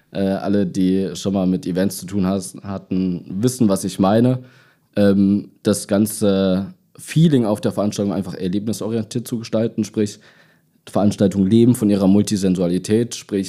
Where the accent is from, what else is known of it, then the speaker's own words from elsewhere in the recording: Fulda, Hesse, Germany; also born or lived in Leipzig; Ich komme nicht aus dem Odenwald. Ich komme aus dem schönen Fulda, also eigentlich gar nicht so weit weg. War aber zuletzt in Leipzig